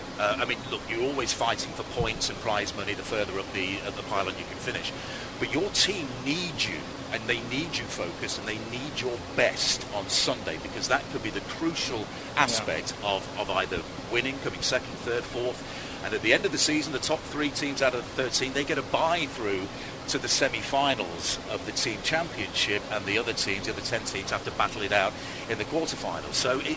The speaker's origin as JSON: {"language": "English", "country": "United Kingdom", "lives_now": "United States", "said": "Well, I'm a Brit, you see, so this is perfectly normal for me."}